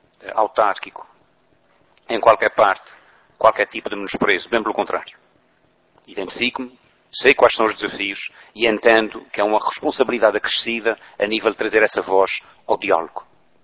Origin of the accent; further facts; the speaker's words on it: Ribeira das Tainhas, Azores, Portugal; born there; O lugar onde eu nasci chama-se Ribeira das Tainhas